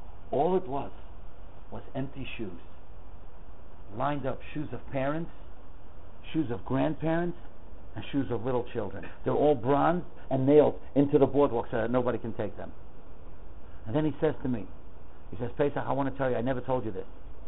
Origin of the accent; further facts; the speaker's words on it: Hungary; I come from Hungary. I have relatives.